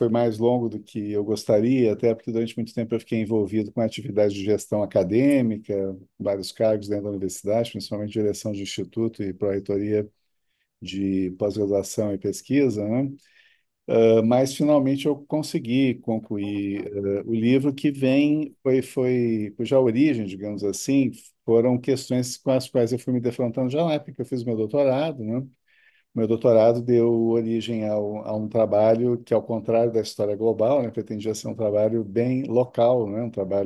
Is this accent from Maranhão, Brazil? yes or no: no; Porto Alegre, Rio Grande do Sul, Brazil; born there; eu nasci em Porto Alegre, né?